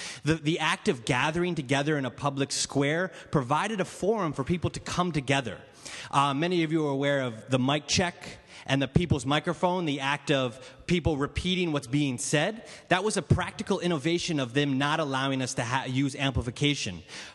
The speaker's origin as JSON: {"language": "English", "town": "Brooklyn", "region": "New York", "country": "United States", "said": "I'm from Brooklyn, New York, or Brooklyn, USA, as you like to say."}